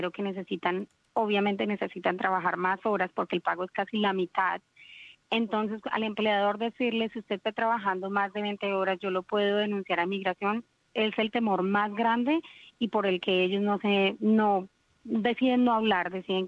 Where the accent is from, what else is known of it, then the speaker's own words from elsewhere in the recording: Colombia; Vienen de países como el país de donde yo vengo, Colombia, donde los derechos laborales son violados día a día y nada pasa.